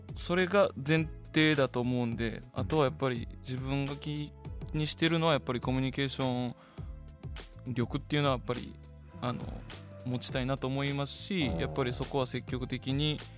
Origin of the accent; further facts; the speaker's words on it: Osaka, Japan; 僕大阪出身なん で